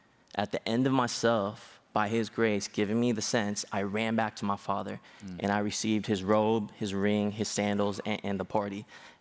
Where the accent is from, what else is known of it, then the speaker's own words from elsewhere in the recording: Los Angeles, California, United States; moved away as an adult; born and raised in Los Angeles, and I just moved here 10 days ago.